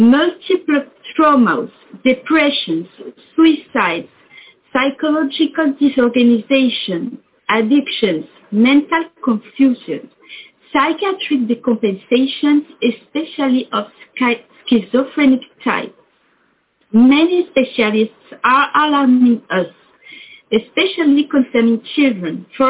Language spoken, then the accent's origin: English; France; English is a second language; I will read in English because my English is un poco awful. … from France.